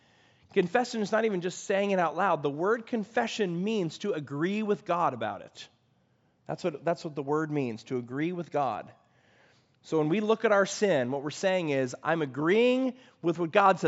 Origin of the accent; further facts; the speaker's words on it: California, United States; I was a pastor, I was from California, we were down on a mission trip